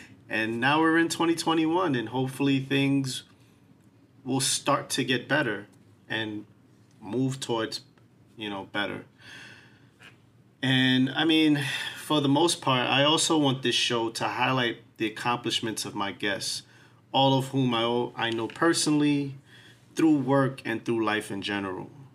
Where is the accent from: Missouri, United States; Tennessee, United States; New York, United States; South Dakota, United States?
New York, United States; New York City; So I grew up in Spanish Harlem. I grew up in New York City all my life. All 41 years of my life, I've lived in New York City.